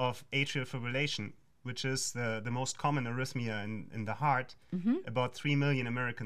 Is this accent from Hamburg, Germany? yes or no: yes; Hamburg, Germany; moved away as an adult; also born or lived in Berlin; now in Syracuse, United States; Yes, I'm from Germany. And I grew up in Hamburg. I studied in Berlin.